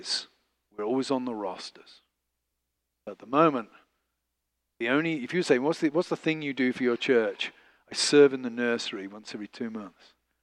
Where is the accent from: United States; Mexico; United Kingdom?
United Kingdom; England; And also, I'm an Englishman